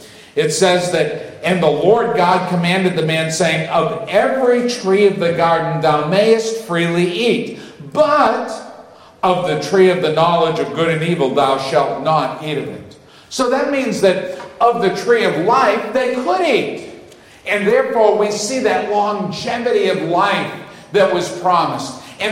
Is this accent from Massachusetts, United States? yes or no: yes; Massachusetts, United States; I grew up in Massachusetts. The biggest mountain in our state was Mount Wachusett.